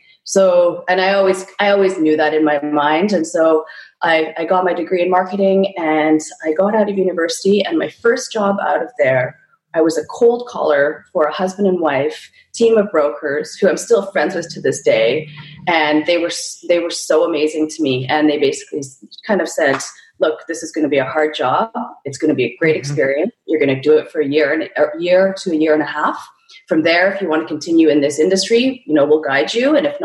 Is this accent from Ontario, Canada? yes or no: no; Calgary, Alberta, Canada; So I grew up in Calgary.